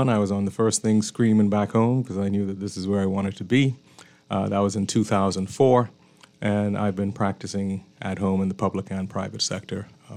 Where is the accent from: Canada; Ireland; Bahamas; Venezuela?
Bahamas; Nassau, New Providence; also born or lived in Virginia, United States / Philadelphia, United States; as you know, so that's a proud Ragged Island name. Born and raised in Nassau. Went to school at St. Andrews.